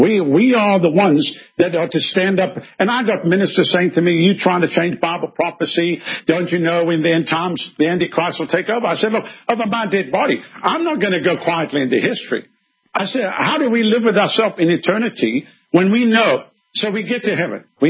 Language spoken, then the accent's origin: English; South Africa; now in United States; You see, I came from South Africa. I became a citizen.